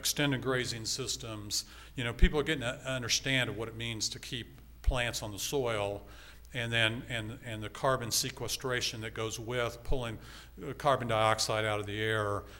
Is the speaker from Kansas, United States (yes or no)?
yes; McPherson, Kansas, United States; Actually, I grew up in McPherson, Kansas.